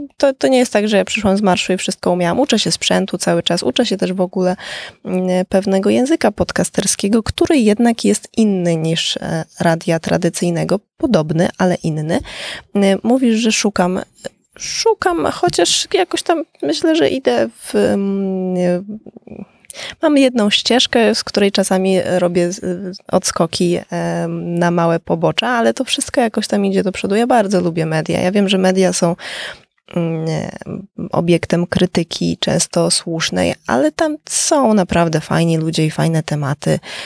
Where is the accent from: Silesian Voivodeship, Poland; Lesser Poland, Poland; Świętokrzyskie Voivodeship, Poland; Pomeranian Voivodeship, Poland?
Świętokrzyskie Voivodeship, Poland; Skarżysko-Kamienna; Pozdrawiam serdecznie, bo jestem ze Skarżyska Kamiennej.